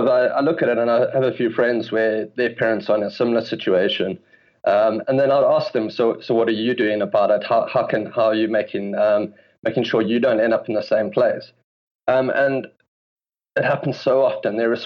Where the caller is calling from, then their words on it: London, United Kingdom; I'm currently based in London.